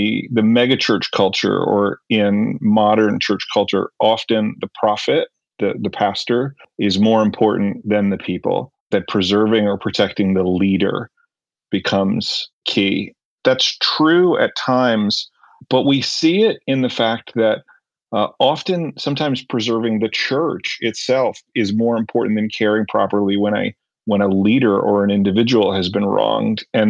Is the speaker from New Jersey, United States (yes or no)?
yes; New Jersey, United States; I grew up in New Jersey, like near New York City, very, you know, Sesame Street, my upbringing